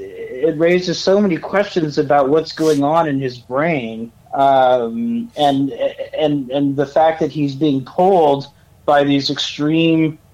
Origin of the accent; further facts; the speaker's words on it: United States; And I, as an American, you know, vehemently disagree with what Biden is doing.